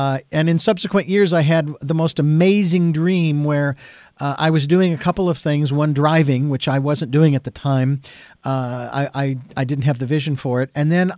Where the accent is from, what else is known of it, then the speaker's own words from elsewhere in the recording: Phoenix, Arizona, United States; in the area of Florence, Arizona, where I was born and raised in Phoenix, but that's where she lived.